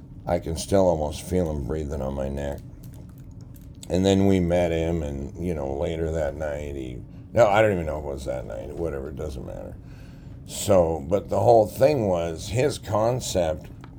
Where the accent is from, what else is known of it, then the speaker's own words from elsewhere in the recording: Washington, United States; he found out I was from Washington, he asked if I knew Hillary Clinton. No, that's the difference between Washington State and D.C.